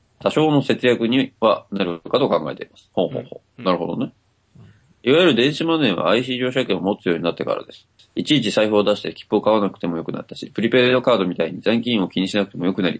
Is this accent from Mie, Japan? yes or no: yes; Mie, Japan; あ、でも僕の地元、まあ、地元って言っても三重ですけど、の最寄り駅は、自動改札なかったですけど、IC 乗車券対応しましたよ。